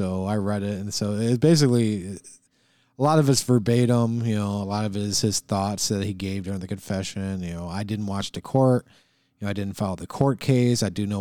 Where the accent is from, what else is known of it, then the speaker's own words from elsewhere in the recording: Detroit, Michigan, United States; this one happened and where I grew up in Detroit, Michigan. And I was living down in Florida at the time.